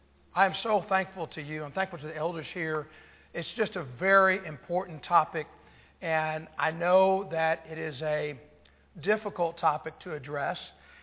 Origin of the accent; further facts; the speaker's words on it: Knoxville, Tennessee, United States; But I grew up in Knoxville, Tennessee. Yes, I'm a University of Tennessee fan